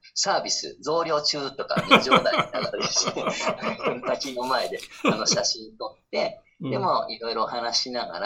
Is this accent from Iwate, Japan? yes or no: no; Makiya, Okinawa, Japan; 沖縄の集落は風水、僕の地元、その巻屋というところは風水で、こう作ってあるので